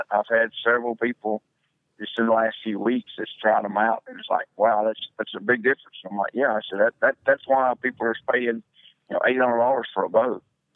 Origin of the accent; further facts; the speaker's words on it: Alabama, United States; No, I actually lived in Alabama. When I first started, I'm originally from Alabama, and we lived in central Alabama.